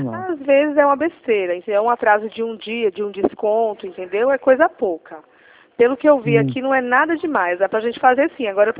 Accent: Recife, Pernambuco, Brazil; Eu sou aqui de Recife, da Dantas sim. Barreto, tá certo?

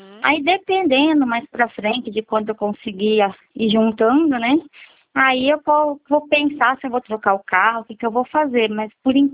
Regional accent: Presidente Prudente, São Paulo, Brazil; Sou de Prudente

